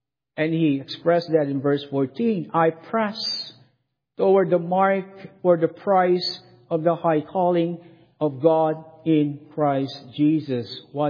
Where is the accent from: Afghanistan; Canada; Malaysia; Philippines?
Philippines; English is a second language; now in United States; As far as language is concerned, I am from the Philippines and I have my own language or dialect.